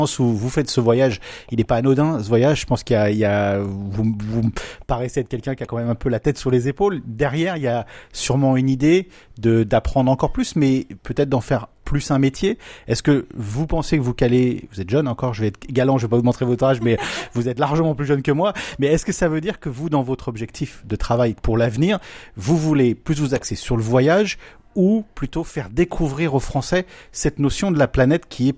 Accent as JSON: {"language": "French", "country": "France", "said": "en France, on va pas se le cacher, avouez-vous, on est français"}